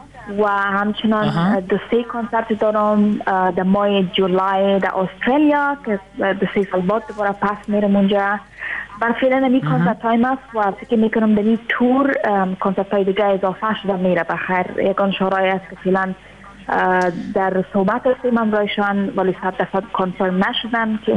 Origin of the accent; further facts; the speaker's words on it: Afghanistan; ما اگر چی دیر نشد از افغانستان آمدم